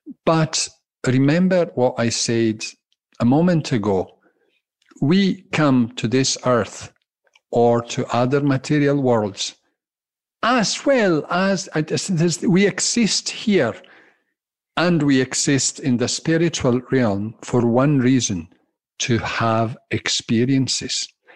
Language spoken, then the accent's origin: English; Glasgow, Scotland, United Kingdom; baffled because they hear Italian undertones and Scottish undertones in my speaking. Yes, I'm a tally. I'm a Glaswegian Italian.